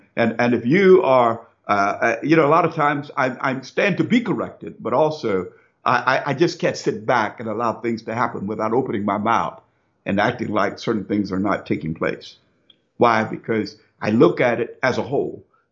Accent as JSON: {"language": "English", "country": "United States", "tie": "born there", "said": "my ancestors were brought over here as slaves, but yet now I was born in America, so therefore Americans are my people."}